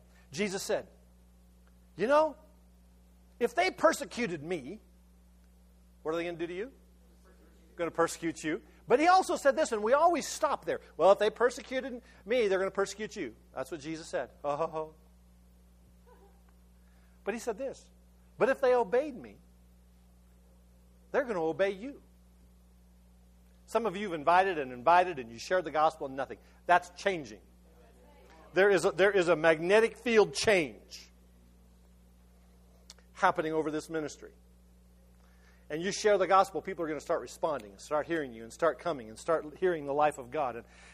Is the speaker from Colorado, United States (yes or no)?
yes; Colorado, United States; You know, here we're from Colorado. You know. Well, you know, we're casual.